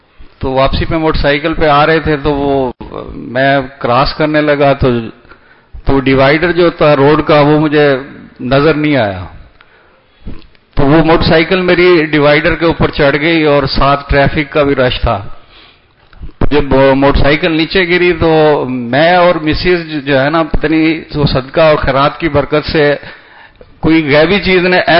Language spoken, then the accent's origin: Urdu; Multan, Punjab, Pakistan; میرا تعلق تو ویسے ملتان سے ہے